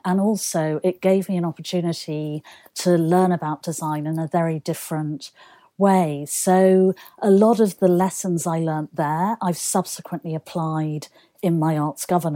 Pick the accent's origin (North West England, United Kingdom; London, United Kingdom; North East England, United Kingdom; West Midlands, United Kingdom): North West England, United Kingdom; Manchester; It was fantastic because Manchester, first of all, it has an incredible design heritage.